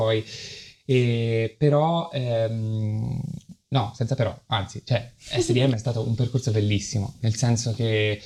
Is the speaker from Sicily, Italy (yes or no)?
no; Pisa, Tuscany, Italy; born there; Sono nata a Pisa, ma non ci ho mai vissuto.